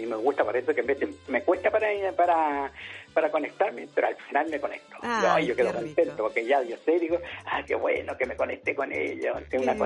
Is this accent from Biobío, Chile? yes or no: yes; Los Álamos, Biobío, Chile; Yo soy de Los Álamos, de la octava región, de allá de la comuna de Los Álamos